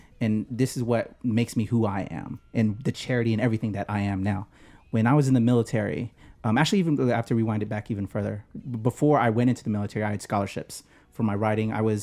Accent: Philippines; I'm Filipino, man.

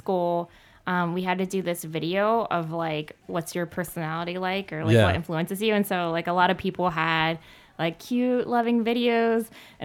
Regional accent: Texas, United States; Make a lot of tacos. I'm from Texas originally, so I cook a lot of Tex-Mex.

